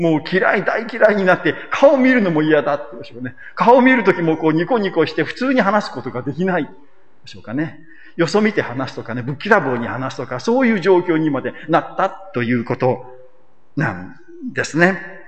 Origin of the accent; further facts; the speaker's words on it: Izumo, Shimane, Japan; 私は、まあ、島根県の出身で、出雲の出雲教会出身なんですね。